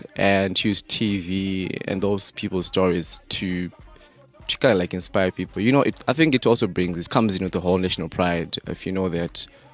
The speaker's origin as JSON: {"language": "English", "country": "Zimbabwe", "said": "I'm from Zim, yeah."}